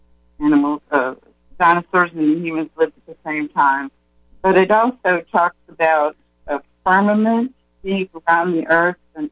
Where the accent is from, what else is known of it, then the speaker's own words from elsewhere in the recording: Corpus Christi, Texas, United States; I grew up in Corpus Christi, and I've lived through martial law and no electricity, no running water for 2 weeks.